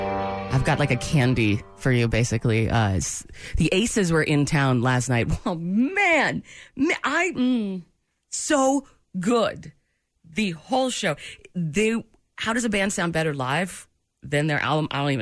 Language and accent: English; Maine, United States; I lived there for 4.5 years before this. I'm from Maine.